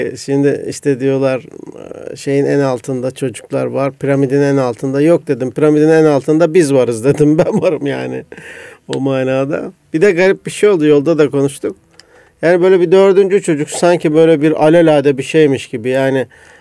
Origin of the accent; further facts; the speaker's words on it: Istanbul, Turkey; İstanbul'da da biz de doğduk, büyüdük.